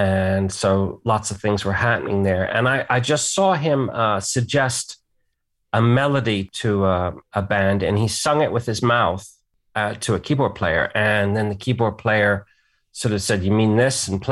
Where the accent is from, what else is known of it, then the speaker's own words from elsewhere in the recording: England, United Kingdom; So I grew up in England and it was interesting to see England through kind of like my parents' American eyes